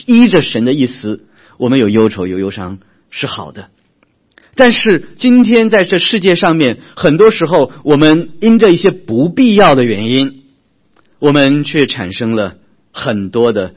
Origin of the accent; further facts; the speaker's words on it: China; 我们中国人有句话叫酒后吐真言